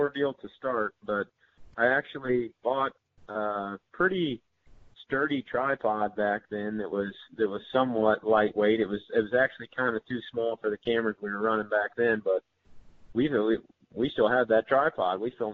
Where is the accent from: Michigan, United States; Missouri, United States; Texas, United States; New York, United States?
Missouri, United States; Paris; I'm from Paris, Missouri, a little town with about 900 people in it. And it's up in the northeast part of the state. I grew up there. Most of my family's from there.